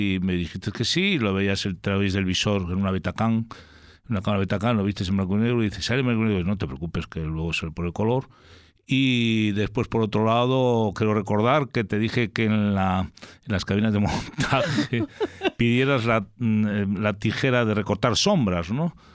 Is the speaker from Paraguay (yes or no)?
no; Ponferrada, Castile and León, Spain; moved away; yo me fui desde Ponferrada, en mi pueblo, hacia Madrid.